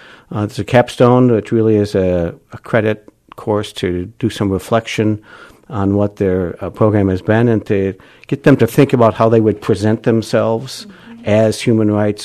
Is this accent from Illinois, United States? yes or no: yes; Chicago, Illinois, United States; also born or lived in Bloomington; I grew up in Chicago, went to Hope College, went to grad school in Indiana, and then I've been teaching.